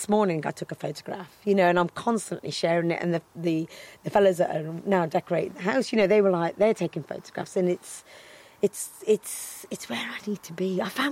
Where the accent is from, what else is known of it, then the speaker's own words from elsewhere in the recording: Coventry, West Midlands, United Kingdom; I'm an Indian girl that grew up in Coventry. 12 years I've been here now.